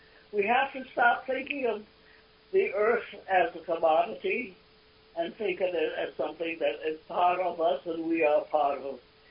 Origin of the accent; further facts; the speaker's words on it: Providence, Rhode Island, United States; born there; I was born about my father's Chinese restaurant in Providence, Rhode Island.